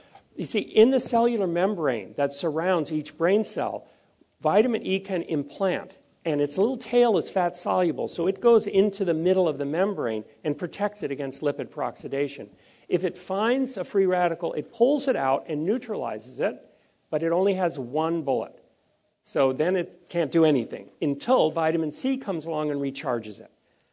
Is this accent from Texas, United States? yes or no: no; Maui, Hawaii, United States; As you heard, I'm from Maui.